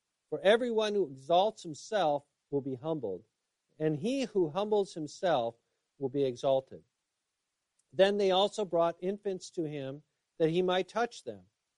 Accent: United States; So we as an American expect happiness, demand it.

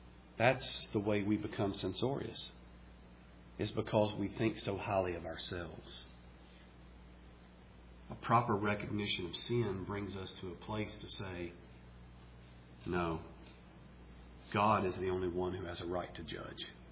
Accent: Birmingham, Alabama, United States; growing up in Birmingham, the only baseball team we knew was the Atlanta Braves

